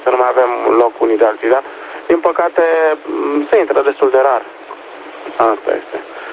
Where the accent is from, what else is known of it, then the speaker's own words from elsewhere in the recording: Bucharest, Romania; suntem noi cei din București atât de omniprezenți